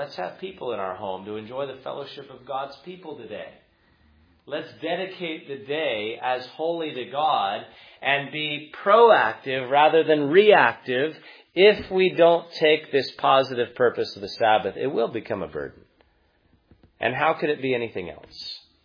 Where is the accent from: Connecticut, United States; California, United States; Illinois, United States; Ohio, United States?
California, United States; I'm from California, and there are still blue laws on the books in some counties forbidding businesses to be open in California.